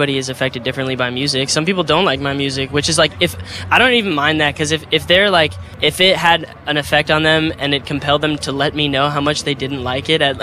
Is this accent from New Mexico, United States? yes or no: no; Arizona, United States; I'm from Arizona.